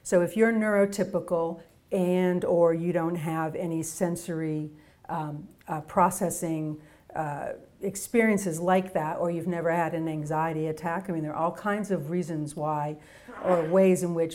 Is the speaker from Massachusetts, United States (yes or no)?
yes; Boston, Massachusetts, United States; I'm from Boston. So we have Micro Center.